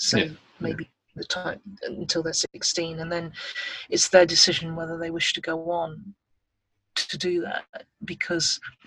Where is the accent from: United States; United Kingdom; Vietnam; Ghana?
United Kingdom; I'm a British East Asian, by British meaning that I don't speak Cantonese or Mandarin well, not very well, or hardly. English is my native language. British culture is what I was brought up in, and what I understand first and foremost.